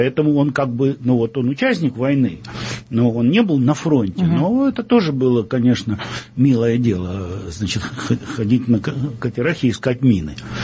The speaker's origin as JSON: {"language": "Russian", "town": "Odesa", "region": "Odesa Oblast", "country": "Ukraine", "tie": "born there", "said": "Да, я родился в Одессе."}